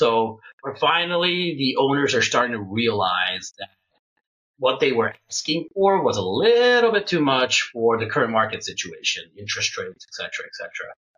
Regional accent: Hungary; English is a second language; now in United States; She is from Russia. I am from Hungary originally. So we're Eastern European, and she's Siberian, so I could say Central Asia almost.

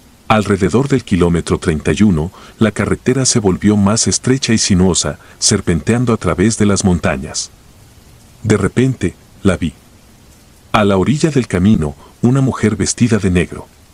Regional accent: Oaxaca, Mexico; Tengo 45 años y soy originario de Oaxaca.

